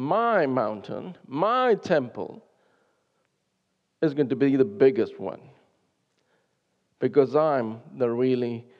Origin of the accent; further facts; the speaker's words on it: Concepcion, Biobío, Chile; I went to visit a coal mine in Chile, near my hometown of Concepcion.